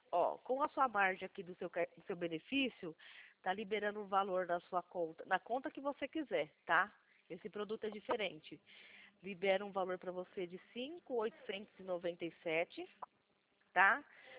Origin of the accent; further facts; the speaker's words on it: Atibaia, São Paulo, Brazil; Eu sou daqui de Atibaia, tá?